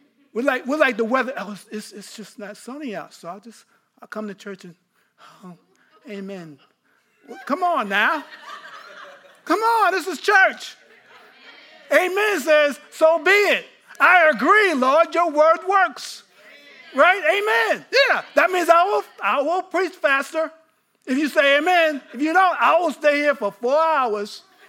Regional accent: New York, United States; Now, I couldn't even say the word in Greek because I'm from New York.

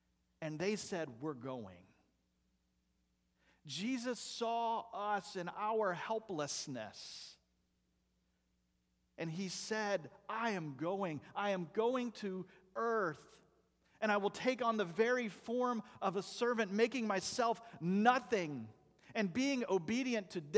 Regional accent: the South, United States; I'm from the South. If you're not sure what the word "y'all" is, that means everyone who drives past here.

